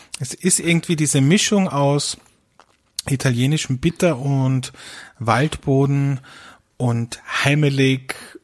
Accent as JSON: {"language": "German", "country": "Austria", "said": "bei uns in Österreich"}